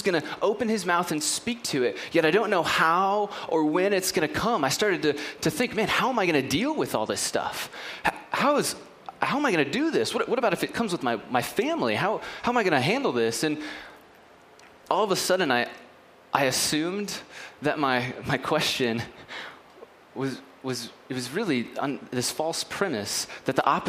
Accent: United States; But in just like a few weeks, we're going to do it all over again because we're American and Christmas.

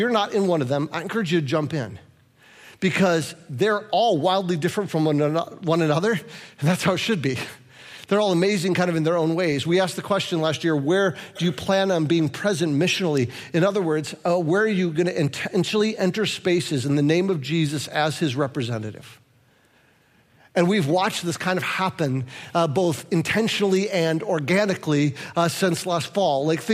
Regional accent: Midwest, United States; because I'm a Midwesterner, I almost don't want to tell you the compliment because that feels like I'm bragging

